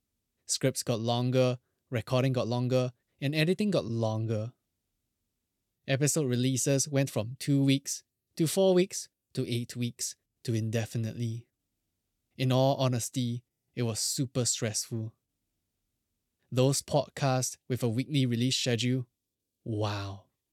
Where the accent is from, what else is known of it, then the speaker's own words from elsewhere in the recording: Singapore; Despite being Singaporean myself, I did not know much about our history apart from the national narrative touted by the government.